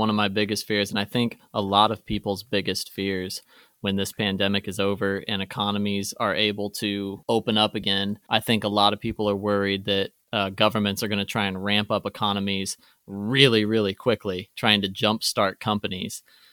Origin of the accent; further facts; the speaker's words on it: Indiana, United States; And I actually wanted to check out and see, because obviously I am from Indiana. I wanted to see what Indiana was doing as well.